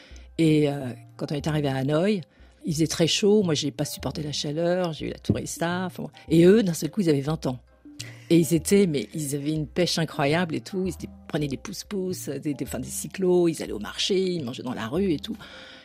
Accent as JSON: {"language": "French", "region": "Dakar", "country": "Senegal", "tie": "born there", "said": "moi je suis née là, à Dakar. Maman est née là, au Vietnam. Papa est né là, en Algérie."}